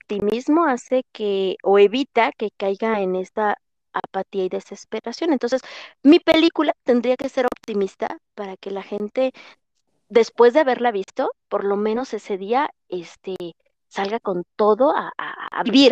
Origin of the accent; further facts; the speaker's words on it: Mexico; a veces yo digo palabras muy mexicanas porque soy de México.